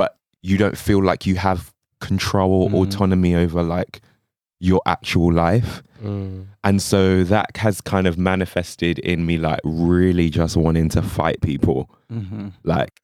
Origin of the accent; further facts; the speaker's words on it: London, United Kingdom; I grew up in East London, which is a very multicultural space, but where I'm living now is Black.